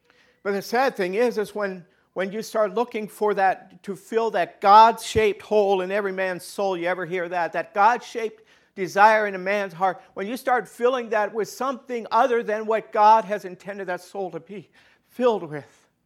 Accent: Hartville, Ohio, United States; I grew up in Hartville, Ohio. We were going to a church school, a Christian school there.

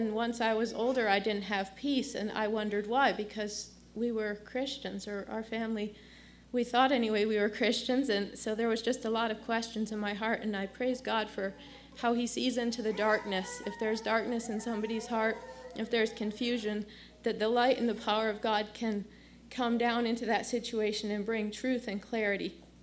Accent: Detroit, Michigan, United States; I'm from Detroit, Michigan. And people that are Amish and Mennonite, they usually say I'm an English girl.

